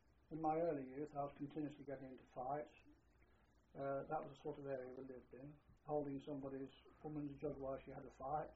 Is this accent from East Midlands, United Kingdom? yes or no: yes; Nottingham, East Midlands, United Kingdom; born there; I was born in Nottingham on June 1st, 1920.